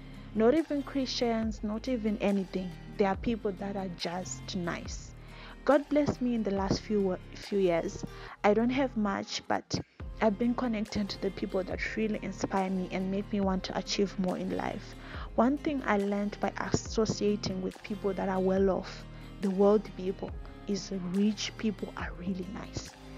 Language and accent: English; Mashava, Masvingo, Zimbabwe; So I grew up in Mashaba, as some of you know if you have listened to my previous podcast. And Mashaba being a small mining town, everyone knew everyone.